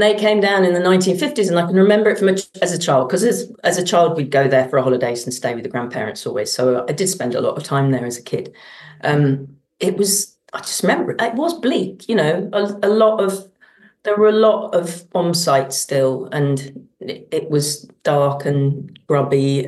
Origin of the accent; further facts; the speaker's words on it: Croydon, London, United Kingdom; I don't feel like I'm from anywhere but the family was definitely from Manchester, but we were living in Croydon, and Croydon itself isn't, you know, it's sort of on the edge of London and hasn't quite got its own identity as well.